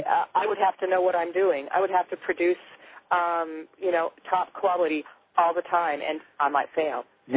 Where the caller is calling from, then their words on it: Germany; I'm calling from Germany.